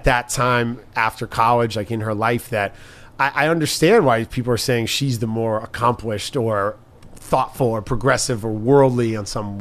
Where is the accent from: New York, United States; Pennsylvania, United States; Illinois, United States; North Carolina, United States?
New York, United States; New York City; Yeah. Yeah, growing up, that was our like that was growing up in New York City. Weird experiences.